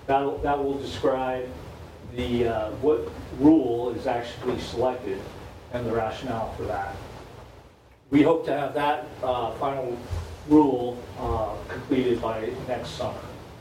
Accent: Denver, Colorado, United States; I'm the interdisciplinary team leader for this rulemaking effort, and I am from Denver, and never lived in Alaska

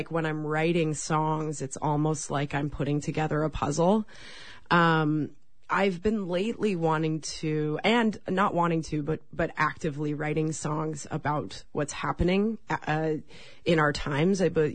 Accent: Evergreen, Colorado, United States; now in Los Angeles, United States; Yeah, so I am originally from Colorado, a mountain town called Evergreen, but I've been living out in Los Angeles for 23 years

